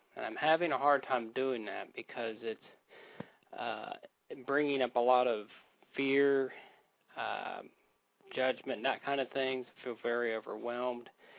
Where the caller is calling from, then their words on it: West Virginia, United States; I'm calling from West Virginia.